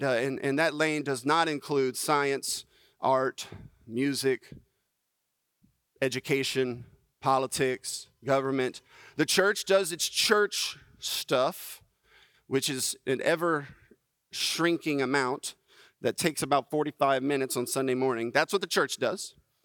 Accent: Breaux Bridge, Louisiana, United States; think, around the age of 9 or 10 in Brobridge, Louisiana. Not a very prominent place, but it was my hometown, growing up to about 11 or 12 years old, I believe.

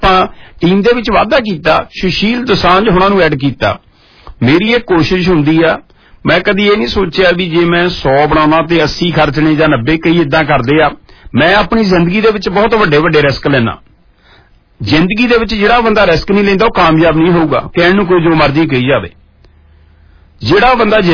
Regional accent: Punjab, India; ਮੇਰਾ ਪਿੰਡ ਤੋਂ ਜਲੰਧਰ ਦੀ ਗੱਲ ਕਰਾਂ 14-15 ਕਿਲੋਮੀਟਰ ਹੈਗਾ

